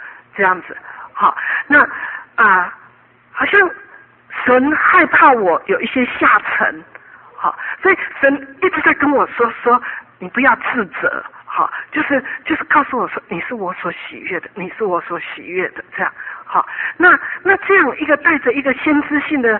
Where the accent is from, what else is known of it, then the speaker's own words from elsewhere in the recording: China; 特别是我们中国人哈